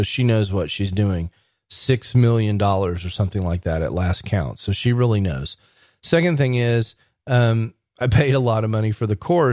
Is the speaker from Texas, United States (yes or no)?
yes; Dallas, Texas, United States; I'm your host from Dallas, Texas